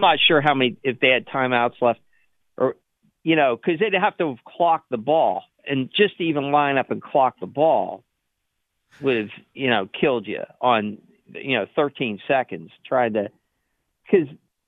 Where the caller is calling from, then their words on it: Altoona, Pennsylvania, United States; in Altoona, Corey.